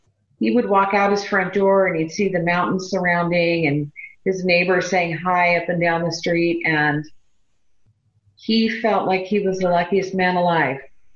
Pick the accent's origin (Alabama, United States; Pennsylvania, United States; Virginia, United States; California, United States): California, United States; Hollywood; born there; I was born in Hollywood. Yes, Hollywood, California.